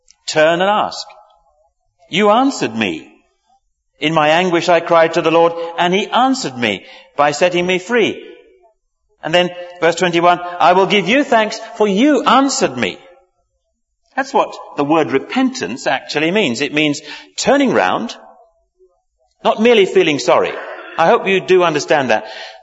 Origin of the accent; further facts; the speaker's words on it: London, United Kingdom; I'm not regularly from London. I can't really stand the place. I have to come here from time to time. I feel I need a bath when I go home. I was brought up here, and I'm glad to have escaped.